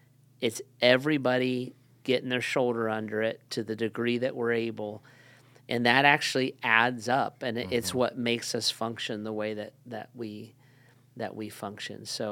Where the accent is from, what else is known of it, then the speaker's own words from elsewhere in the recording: Akron, Ohio, United States; I also say we're from Akron, so we don't have a sugar daddy. we're not in Houston where there's an oil baron.